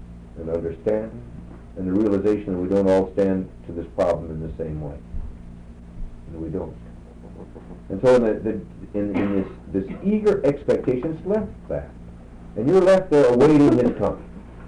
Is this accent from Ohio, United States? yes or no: no; Brooklyn, New York, United States; I'm from Brooklyn. It won't be the same.